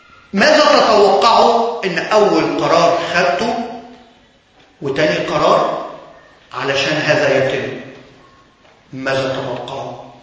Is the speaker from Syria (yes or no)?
no; Egypt; ويبدو هذا ما نحن فيه كمصريين